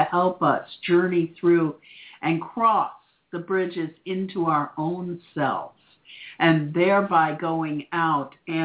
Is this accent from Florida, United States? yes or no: yes; Florida, United States; I grew up in South Florida. Me and the cow patties are right next door. We used to go mushroom picking.